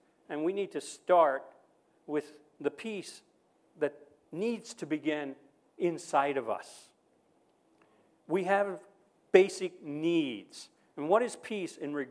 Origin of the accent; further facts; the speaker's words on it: United States; now in Hiroshima, Japan; I spent 4 years in the Marine Corps, and I'm an American. And I wasn't raised in Hiroshima, but I've been here a long time.